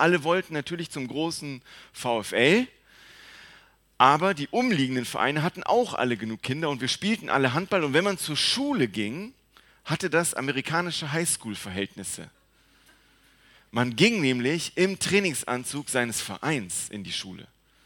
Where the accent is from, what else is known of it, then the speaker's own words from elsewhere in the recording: Gummersbach, North Rhine-Westphalia, Germany; Ich bin groß geworden in der Nähe von Gummersbach. Das ist nicht so weit weg, ist eine Stunde, ist im Oberbergischen.